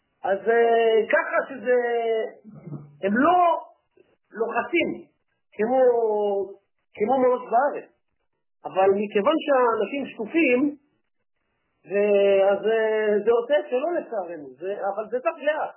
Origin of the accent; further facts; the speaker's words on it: Bat Yam, Tel Aviv District, Israel; אני במקור ישראלי, אני במקור מבת ים, אני בת ימי, אני, המשפחה שלי היא אחת מהמשפחות הכי ותיקות בענש בת ים, של חב"ד.